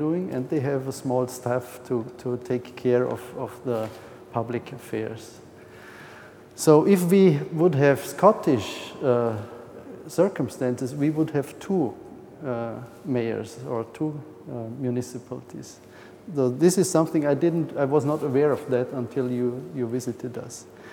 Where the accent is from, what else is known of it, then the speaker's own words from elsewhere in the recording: Vorarlberg, Austria; English is a second language; I'm from Austria, the most western part of Austria